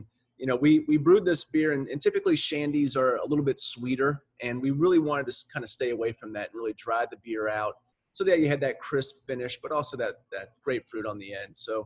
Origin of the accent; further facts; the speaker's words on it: Florida, United States; I grew up in Florida where you had like 1 1/4 seasons.